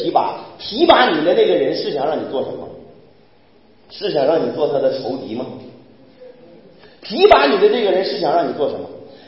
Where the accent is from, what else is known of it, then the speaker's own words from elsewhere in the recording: China; 服侍按照我们中国人包括全世界每一个国家人理解都是一样的。